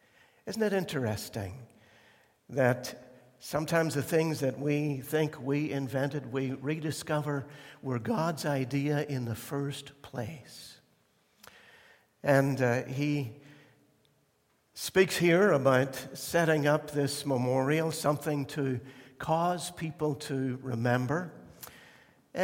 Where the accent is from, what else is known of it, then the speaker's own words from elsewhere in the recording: Ireland; because of my background and growing up in Ireland and seeing a lot of violence and all kinds of things there.